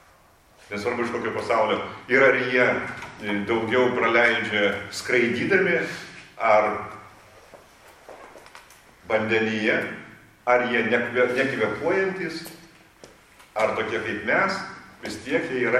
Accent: Utena, Utena County, Lithuania; moved away as an adult; now in Vilnius, Lithuania; aš čia esu Kaune, bet mano vaikystė yra Utenoje. Aš sakau, iš pat Utenas. Bet aš jau gyvenu Vilniuje nuo mokyklos baigimo laikų, kai atvažiavau studijuoti. Tai va, tai tas pradžios taškas man yra Utena.

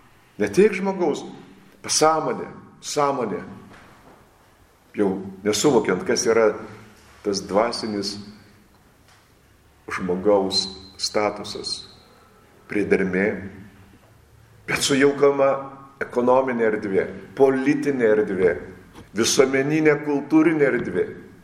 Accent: Utena, Utena County, Lithuania; Aš prisimenu, kada dar vaikas būdamas augau Utenoje.

